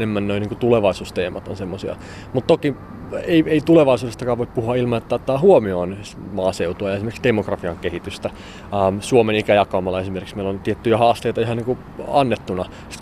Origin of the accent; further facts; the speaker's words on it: Nurmijärvi, Uusimaa, Finland; No, mä oon Nurmijärveltä tosiaan, Valkeryn pienestä kylästä. En maatilalla kasvanut, mutta molemmat vanhemmat on. Mun kaikki isovanhemmat on ollut maanviljelijöitä alun perin.